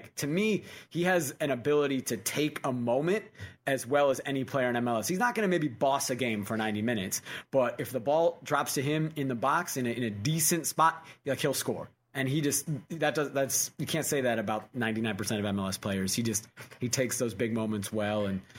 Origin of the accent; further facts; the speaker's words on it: Chicago, Illinois, United States; I was a huge Chicago Fire fan growing up in Chicago.